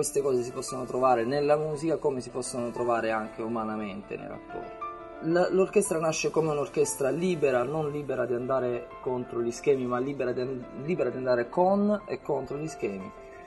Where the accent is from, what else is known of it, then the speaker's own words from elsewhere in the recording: Brindisi, Apulia, Italy; Tutti e due veniamo da Brindisi, dalla Puglia